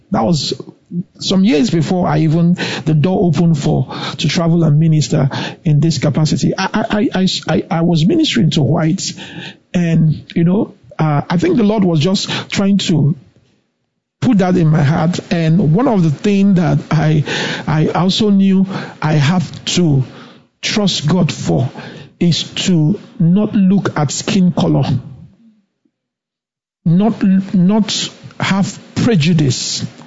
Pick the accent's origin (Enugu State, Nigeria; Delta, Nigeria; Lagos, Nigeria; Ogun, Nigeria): Enugu State, Nigeria; Enugu; I grew up in Enugu, you know, as a teenager from my, youngster's age, from a kid, I grew up in Enugu. But the Lord made sure I didn't grow up in a place where it was predominantly Igbos. No. I didn't. I grew up in a GRA, and there I had Indians